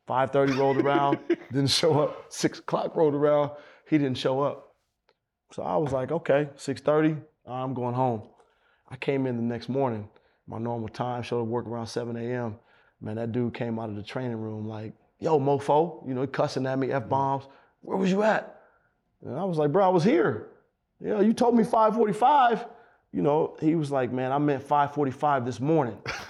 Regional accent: Oakland, California, United States; And, you know, I'm from Oakland.

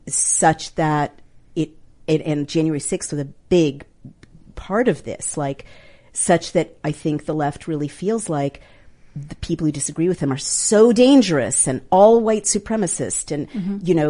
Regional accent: New York, United States; We're both from New York. We both know.

